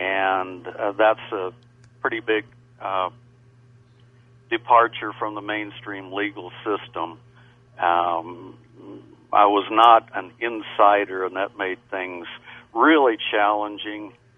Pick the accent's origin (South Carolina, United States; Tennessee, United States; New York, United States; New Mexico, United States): New Mexico, United States; Roswell; Roswell, when I was growing up there, was a quiet, peaceful, sleepy at times, little southwe